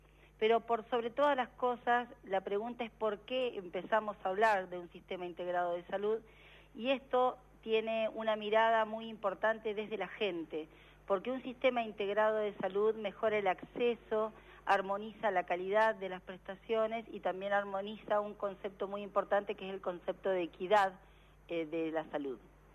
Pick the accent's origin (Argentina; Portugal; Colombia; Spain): Argentina; Santa Cruz; soy santacruceña